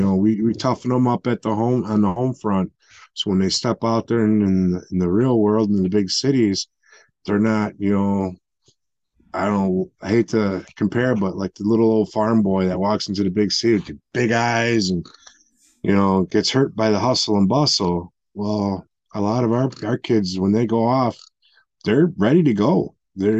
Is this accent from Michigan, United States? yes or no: no; Chicago, Illinois, United States; I grew up in Chicago originally, so I grew up some of the tough neighborhoods